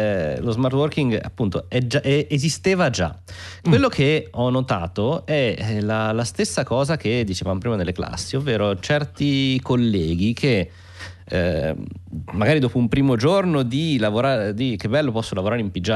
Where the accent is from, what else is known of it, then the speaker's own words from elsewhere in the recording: Milan, Lombardy, Italy; essendo anche milanesi.